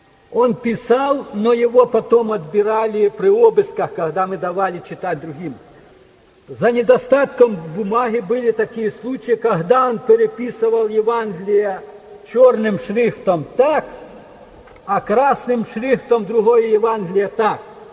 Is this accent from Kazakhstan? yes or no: no; Kharkiv, Kharkiv Oblast, Ukraine; Я сам с Украины, города Харькова.